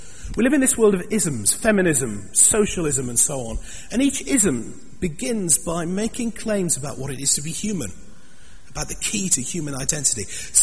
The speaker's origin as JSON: {"language": "English", "town": "Sunderland", "region": "North East England", "country": "United Kingdom", "tie": "born or raised there", "said": "That's my hometown, Sunderland."}